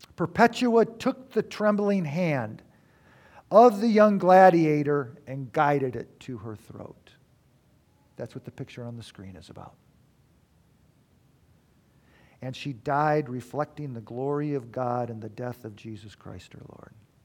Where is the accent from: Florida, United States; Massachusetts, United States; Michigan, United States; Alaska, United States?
Michigan, United States; Detroit; that's just for a little push for my hometown. That chair is the chair that Lincoln was shot in. And it resides in the Henry Ford Museum in Detroit.